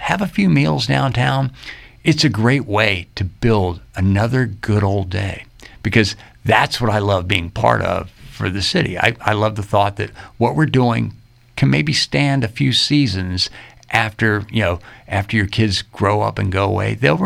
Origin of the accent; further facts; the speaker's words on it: Port Royal, Virginia, United States; I remember growing up, we grew up in Port Royal, and coming into the city of Fredericksburg at Christmas time